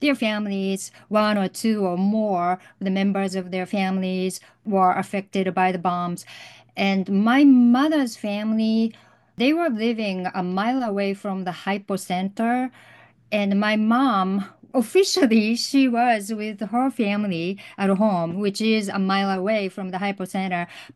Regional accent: Hiroshima, Japan; Growing up in Hiroshima, and especially in the 70s, 80s, there were still lots of nuclear tests going on.

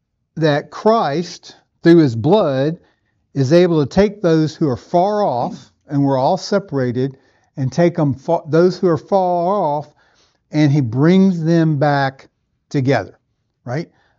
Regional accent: Tennessee, United States; also born or lived in South Mississippi; So I always tell everybody, I grew up in West Tennessee in the church, but I matured in a missionary type, mission field type church in South Mississippi

